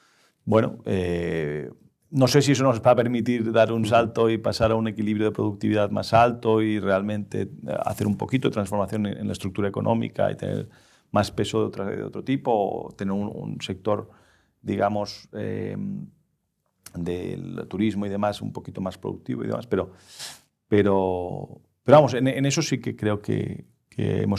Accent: Catalonia, Spain; born there; es la comunidad donde yo nací

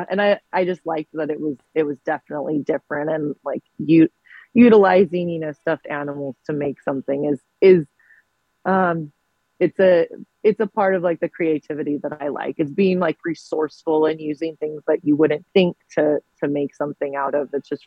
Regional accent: Fresno, California, United States; I am from Fresno and I started out in the drag scene in Fresno

